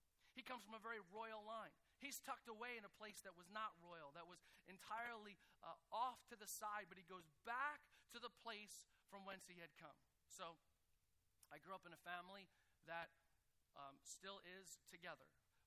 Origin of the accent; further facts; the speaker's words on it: New Jersey, United States; I'm from New Jersey, and every once in a while I'll go back to New Jersey.